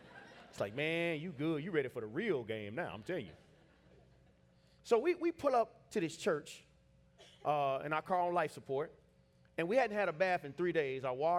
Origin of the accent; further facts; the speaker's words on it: Little Rock, Arkansas, United States; I grew up in Little Rock, Arkansas. I grew up in a really broken family.